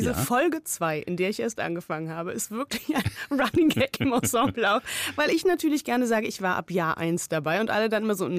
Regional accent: Berlin, Germany; ich zum Beispiel bin eigentlich Berlinerin

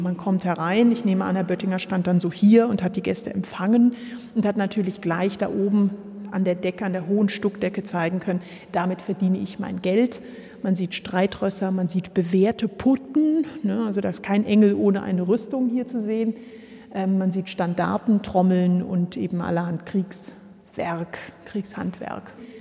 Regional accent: Wurlitz, Bavaria, Germany; Mit 2 Jahren bin ich nach Wurlitz bei Rehau bei Hof gekommen.

